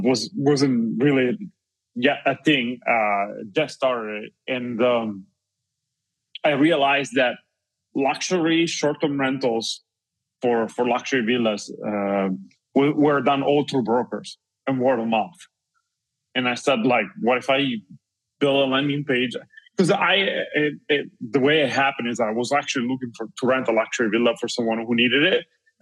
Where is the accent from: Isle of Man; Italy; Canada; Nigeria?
Italy; moved away as an adult; now in United States; I was born and raised in Italy and moved to the United States when I was 21, so about 15 years ago.